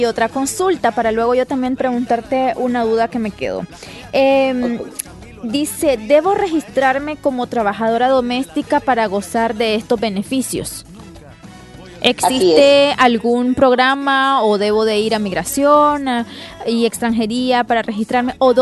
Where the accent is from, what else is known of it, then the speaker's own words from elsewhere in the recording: Nicaragua; hay una posibilidad de que yo como nicaragüense llegue a Costa Rica y solicite un permiso de trabajo